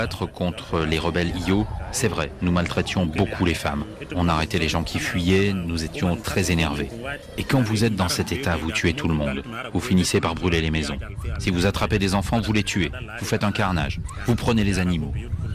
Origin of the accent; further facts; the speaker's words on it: Eastern Equatoria, South Sudan; French is a second language; now in Uganda; je suis originaire d'Équateur oriental